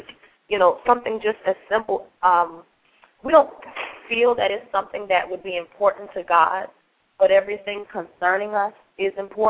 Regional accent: Miami, Florida, United States; Miami, Florida.

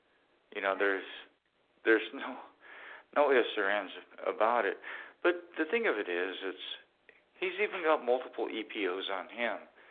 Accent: Midwest, United States; I'm from the Midwest, and you're going to fight a long fight in Kentucky because of the good old boy mentality. I've lived it for 23 years.

